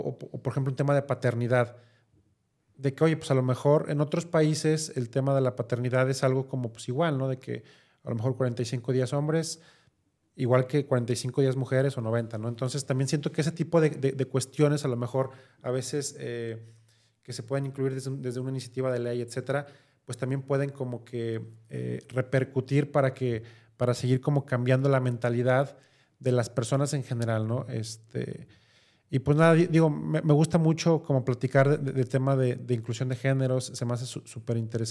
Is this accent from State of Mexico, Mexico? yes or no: no; Guadalajara, Jalisco, Mexico; somos tapatíos los dos